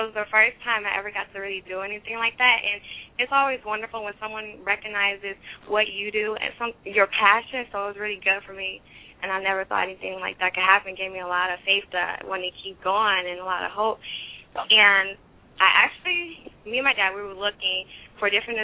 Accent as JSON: {"language": "English", "town": "Detroit", "region": "Michigan", "country": "United States", "said": "I'm from Detroit, Michigan. I'm 19 years old, and I'm a musical composer."}